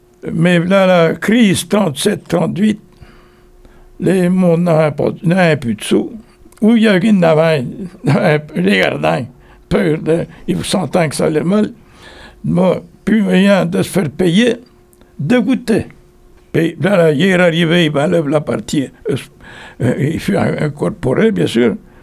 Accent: Hénon, Brittany, France; Ben, je suis né à Hénon. J'étais pas loin pour aller à l'école. J'étais à 100 mètres.

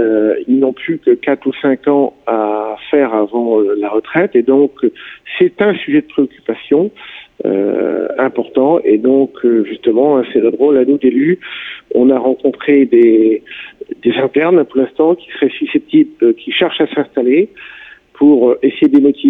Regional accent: Corlay, Brittany, France; Quand je vais assez loin de mon territoire et que je dis que je suis de Corlay

